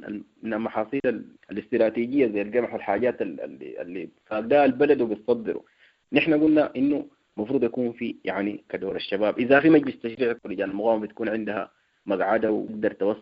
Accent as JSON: {"language": "Arabic", "country": "Sudan", "said": "لا يعني عيب في حقنا كسودانيين"}